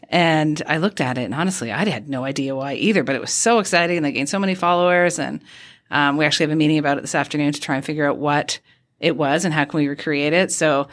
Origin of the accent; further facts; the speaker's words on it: Canada; We promise you this. We promise you that. We are Canadian moms.